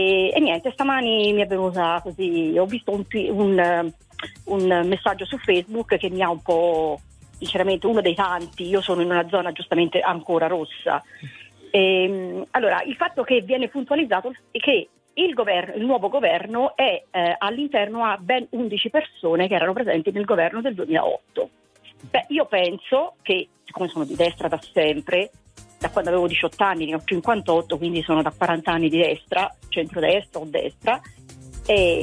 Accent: Florence, Tuscany, Italy; Allora, io sono della Toscana.

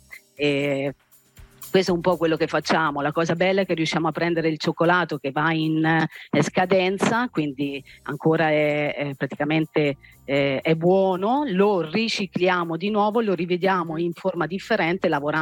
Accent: Arezzo, Tuscany, Italy; accent: Tuscan; Solo leggermente di Arezzo.

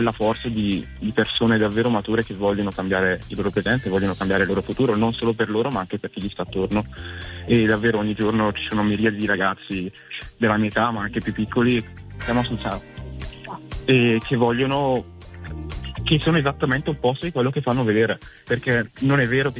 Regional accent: Marone, Lombardy, Italy; sono di Marone sul Lago d'Iseo e vado a scuola a Brescia

